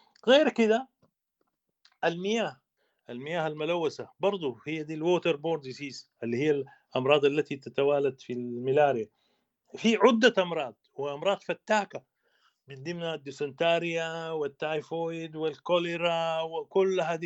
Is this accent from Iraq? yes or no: no; Sudan